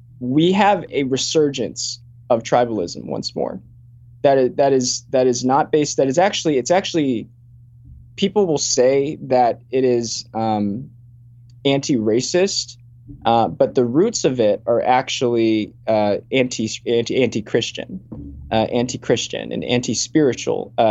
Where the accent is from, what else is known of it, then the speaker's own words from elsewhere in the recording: Richmond, Virginia, United States; I grew up in Virginia and Richmond. I did not have a racial sense or a racial sensibility.